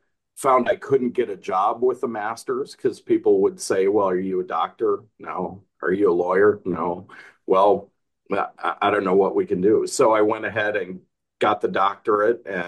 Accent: Michigan, United States; But I was born and raised partly in Michigan.

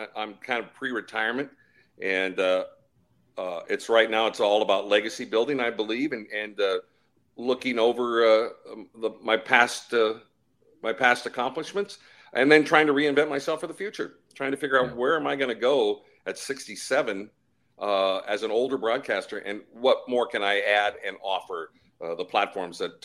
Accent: Snohomish, Washington, United States; Well, I came from Snohomish, Washington. Mike and I are from the Pacific Northwest, and so our early influences are of radio and television broadcasters of the Seattle-Tacoma-Everett area.

